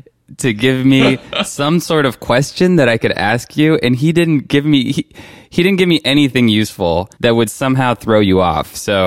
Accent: France; now in Los Angeles, United States; Reminds me of where I grew up in France, actually. just compared to where I am in Los Angeles

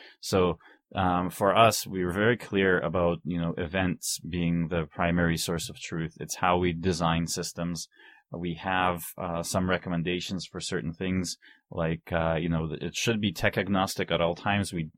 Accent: Vancouver, British Columbia, Canada; I grew up in Vancouver, so you take French as a second language.

